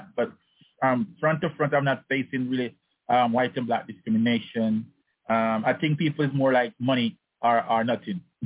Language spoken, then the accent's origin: English; Jamaica; now in Panama; No, I'm from Jamaica.